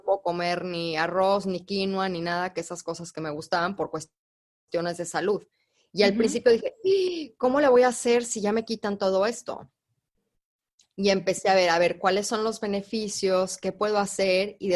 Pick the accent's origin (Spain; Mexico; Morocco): Mexico; Y yo, como todos ustedes, crecí en México, escuela de legionarios